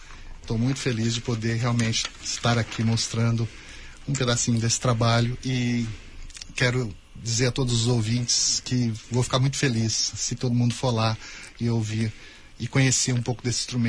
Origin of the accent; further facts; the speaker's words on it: Mogi Guaçu, São Paulo, Brazil; Eu sou de Mogi Guaçu, de uma cidade aqui perto, né?